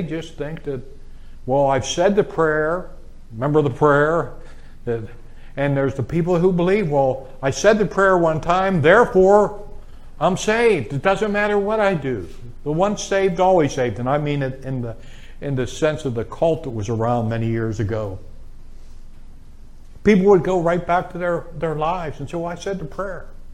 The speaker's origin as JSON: {"language": "English", "town": "Pittsburgh", "region": "Pennsylvania", "country": "United States", "said": "People do that to me because I'm from Pittsburgh."}